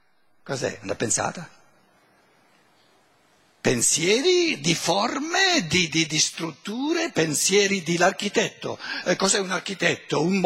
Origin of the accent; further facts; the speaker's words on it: Germany; Italian is a second language; Siccome io vengo dalla Germania mi devo rinfrescare un po' l'italiano.